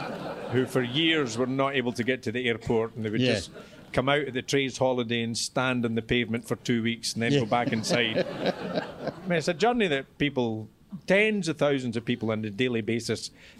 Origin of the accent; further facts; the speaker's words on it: Scotland, United Kingdom; now in west of Scotland; So I've never lived in Edinburgh. I grew up in Perthshire.